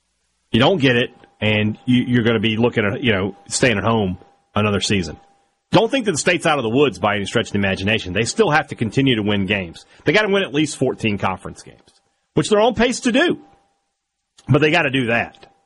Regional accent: Vicksburg, Mississippi, United States; Love the National Military Park. Really, really cool place in my hometown of Vicksburg.

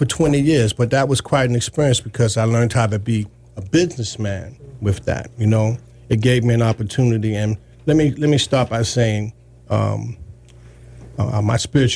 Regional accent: Bronx, New York, United States; And my journey starts in, I'm from Harlem in the South Bronx.

